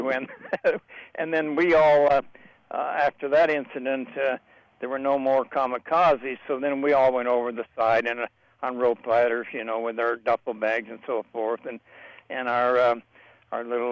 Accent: South Dakota, United States; I needed to get back to my hometown in South Dakota, my parents and so forth back there.

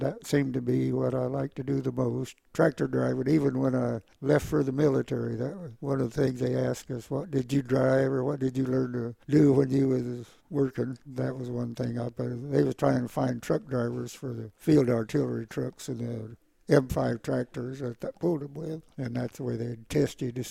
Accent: Blue Jacket, Oklahoma, United States; born there; I was born in Blue Jacket, Oklahoma, up in the northeastern corner in a rail town where my dad was a blacksmith.

